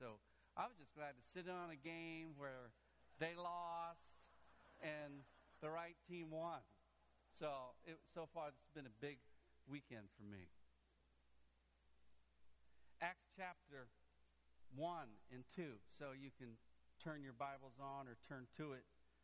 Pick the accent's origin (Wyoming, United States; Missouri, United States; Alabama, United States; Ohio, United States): Wyoming, United States; born there; I was born in Wyoming, which means I'm an endangered species.